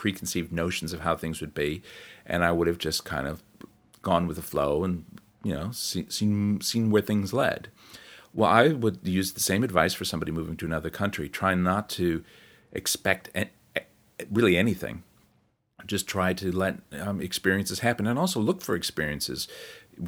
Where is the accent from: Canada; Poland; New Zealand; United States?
New Zealand; although I am a New Zealander, I'm also from somewhere else, that I'm also of another land.